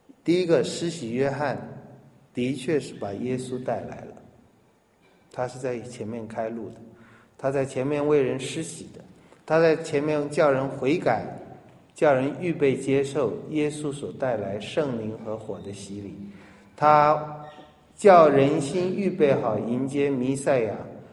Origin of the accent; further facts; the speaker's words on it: China; 包括我们中国人，也都会有这样的话嘛：忠言逆耳，良药苦口